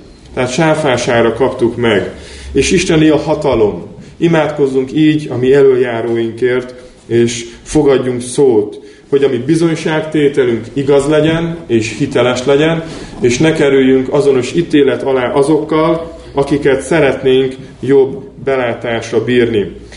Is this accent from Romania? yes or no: no; Hungary; Persze magyarok vagyunk, Magyarországon élünk, itt van állampolgári jogunk, de nem miénk ez a föld.